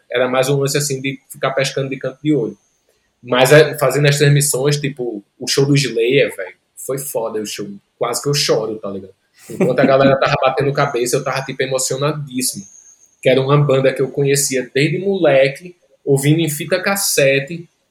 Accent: Northeast Region, Brazil; Ainda mais porque eu sou nordestino, porra. Nordestino escuta de tudo, bicho.

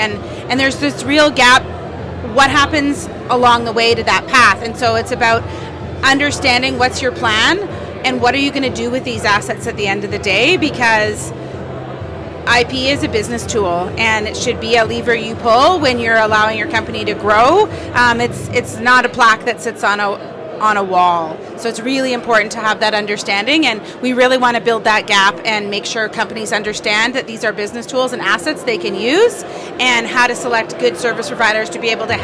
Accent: Ontario, Canada; I didn't grow up in Alberta. I grew up in Ontario, and I've now come to live in the prairies, and I don't see myself leaving.

